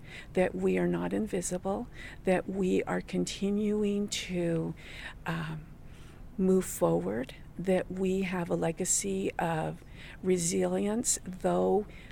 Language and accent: English; Tohatchee, New Mexico, United States; I grew up in Tohatchee, New Mexico. It is around the Four Corners area, probably 80 miles from Shiprock, New Mexico. And yes, I grew up there